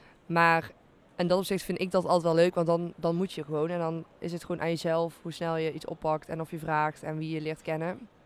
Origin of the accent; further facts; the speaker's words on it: Helmond, North Brabant, Netherlands; Ik kom ook oorspronkelijk uit Helmond.